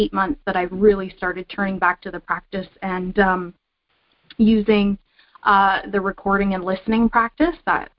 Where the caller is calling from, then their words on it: Canada; I'm calling from Canada, so there's a time difference